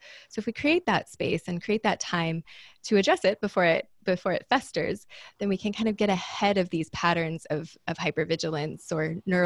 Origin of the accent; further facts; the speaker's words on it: Hawaii, United States; I am from Oahu